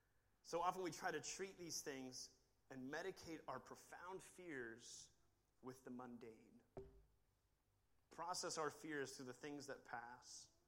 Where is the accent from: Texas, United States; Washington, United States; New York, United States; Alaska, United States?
Washington, United States; And growing up near Mount Rainier, there's always this back of your mind that is an active volcano.